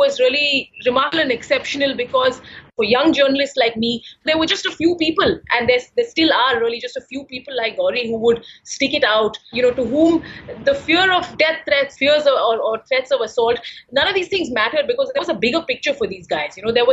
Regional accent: Bangalore, Karnataka, India; now in Delhi, India; I'm, in fact, from Bangalore. I grew up in Bangalore, where Gauri spent her working career and where she was finally killed. I now work as a journalist in Delhi.

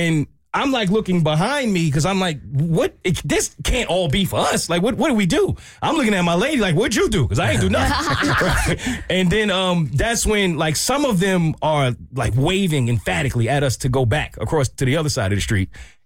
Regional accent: New York, United States; now this is me being an American, more specifically a New Yorker, I don't think anything of this.

